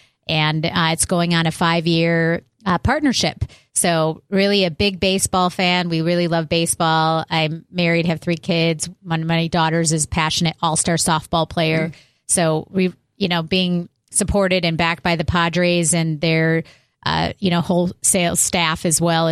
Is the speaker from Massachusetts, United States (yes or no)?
no; Chicago, Illinois, United States; now in San Diego, United States; I'm originally from Chicago. I graduated Indiana University. I made my way out to San Diego a little over 20 years ago